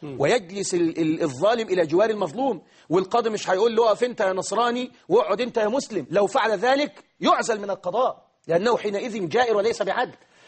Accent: Egypt; احنا مصريين اصلا وفصلا،

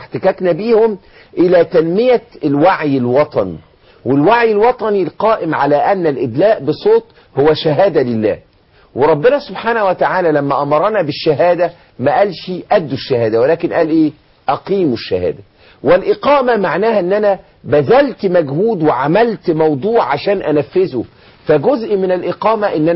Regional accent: Egypt; إحنا كلنا كمصريين

